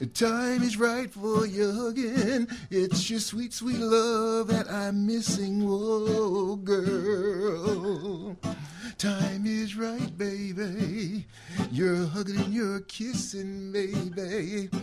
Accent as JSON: {"language": "English", "town": "Chicago", "region": "Illinois", "country": "United States", "said": "Yeah, well, you know, I'm from Chicago."}